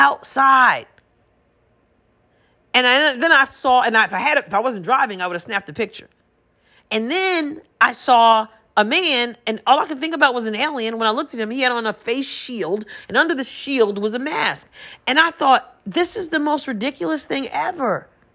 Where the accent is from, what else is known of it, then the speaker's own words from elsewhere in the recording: New York, United States; moved away; I'm from New York originally, but I moved away a few years ago.